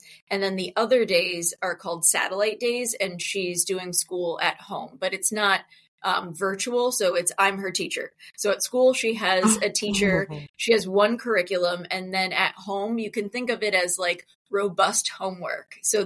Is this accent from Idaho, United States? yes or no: no; New Jersey, United States; now in St. Louis, United States; So I live in outside of St. Louis currently. I'm originally from New Jersey.